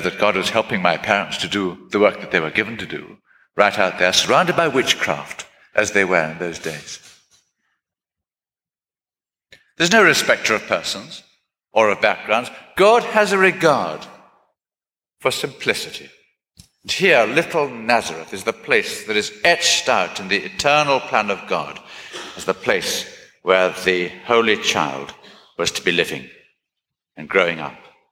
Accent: Kabari, Kenya; born there; I was born in East Africa, and at a time when our family was living in a place called Kabari.

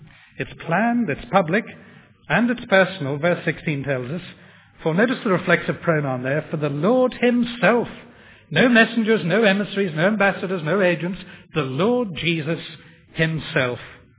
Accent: Belfast, Northern Ireland, United Kingdom; There was a cinema in Belfast where I was brought up

